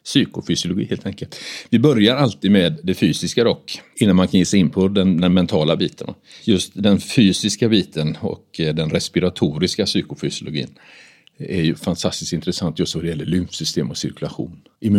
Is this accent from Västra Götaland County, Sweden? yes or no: yes; Gothenburg, Västra Götaland County, Sweden; så var jag ute och badade utanför Göteborg, där jag kommer ifrån.